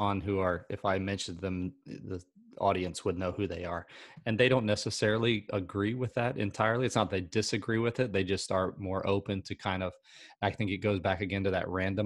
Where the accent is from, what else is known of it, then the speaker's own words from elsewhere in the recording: South Carolina, United States; I'm from South Carolina